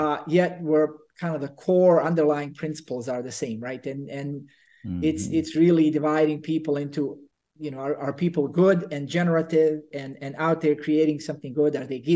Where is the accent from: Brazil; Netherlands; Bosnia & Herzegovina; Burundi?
Bosnia & Herzegovina; English is a second language; now in United States; I grew up in Bosnia, I came to the States as a foreign exchange student 32 years ago.